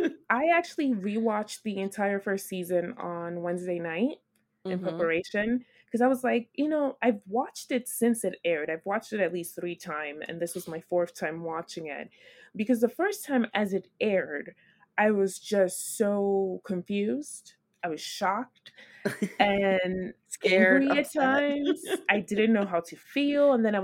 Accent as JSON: {"language": "English", "region": "New York", "country": "United States", "tie": "born or raised there", "said": "I am born and raised in New York."}